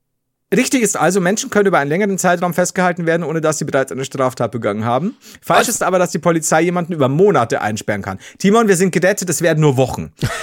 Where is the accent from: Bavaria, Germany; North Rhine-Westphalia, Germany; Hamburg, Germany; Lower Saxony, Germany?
Bavaria, Germany; Leute, als Bayer hier also meine Warnung